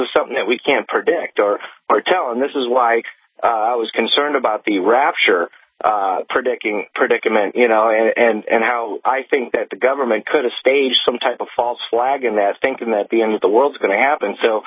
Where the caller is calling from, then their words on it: Missouri, United States; Missouri.